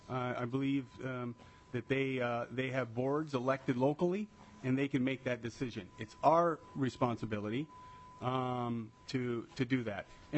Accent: Minnesota, United States; I'm from Greater Minnesota, as are you.

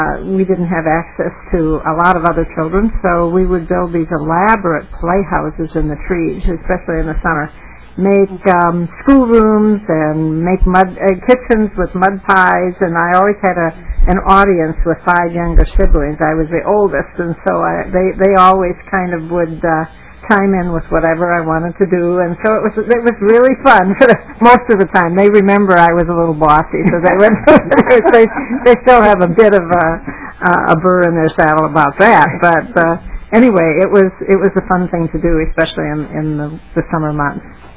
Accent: Benson, Minnesota, United States; I grew up in Benson, Minnesota, in western Minnesota, and the oldest, again, of 5 siblings, 6 of us.

